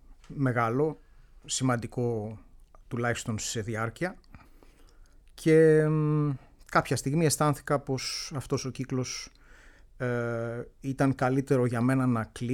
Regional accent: Greece; επειδή μεγάλωσα στην Ελλάδα

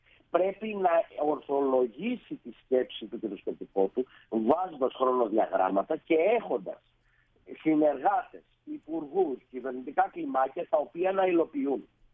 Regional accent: Thessaloniki, Central Macedonia, Greece; είμαστε και από τη Θεσσαλονίκη και οι δύο

